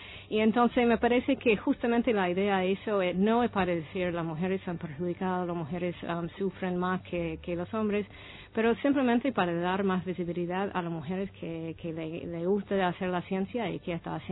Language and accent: Spanish; United States; Spanish is a second language; now in Argentina; Es verdad. Se nota por la tonada, así sí. Que no se puede escapar.